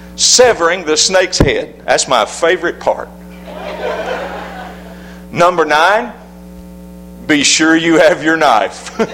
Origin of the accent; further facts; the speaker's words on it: Alabama, United States; born there; I'm an old man, and I repeat myself a lot. So I'll use, and I was born in Alabama, so I'll use that as my excuse today.